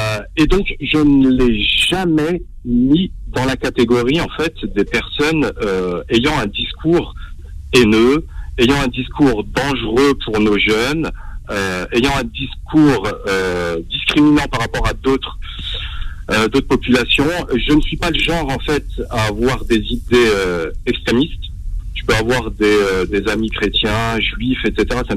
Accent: Mantes-la-Jolie, Île-de-France, France; Je suis de Mantes-la-Jolie.

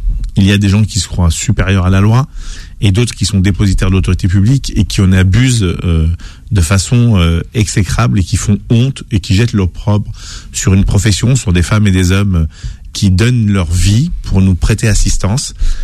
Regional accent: Brazzaville, Republic of the Congo; Moi, je viens de Brazza, j'ai passé 25 piges fermes là-bas.

